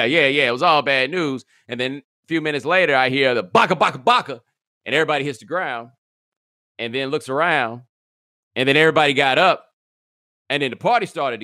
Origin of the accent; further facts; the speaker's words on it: Texas, United States; And again, I'm from Texas, but I had just never in my life imagined that I would go get me a Texas flag